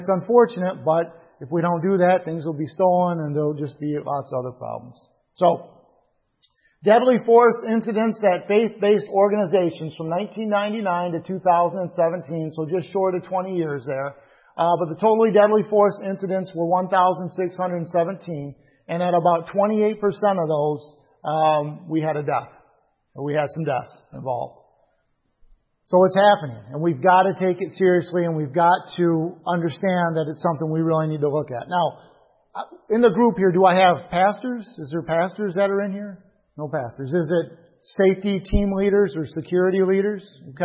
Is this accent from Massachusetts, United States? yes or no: no; Lansing, Michigan, United States; Churches, it seemed like, back in the day, I grew up in Lansing